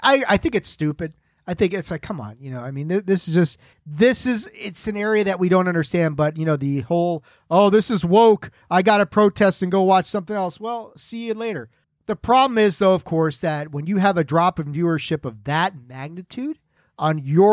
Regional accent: the South, United States; I grew up in the South. So every once in a while, it'll come out in moments like this.

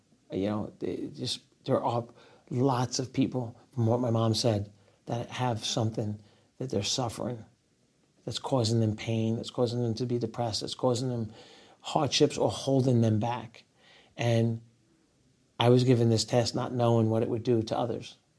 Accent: New York, United States; So I'm still a New Yorker. I live in Rockaway Beach, Queens, New York.

